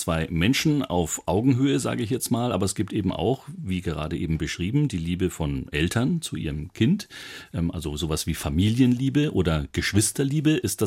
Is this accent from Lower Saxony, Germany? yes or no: no; Bavaria, Germany; born there; Ich muss mich ja auch outen, aber ich bin ja gebürtiger Oberpfälzer.